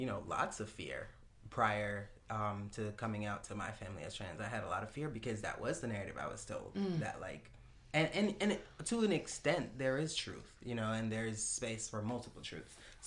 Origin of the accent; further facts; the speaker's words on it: Jamaica; when I look back at my time growing up in Jamaica, I've always been genderqueer.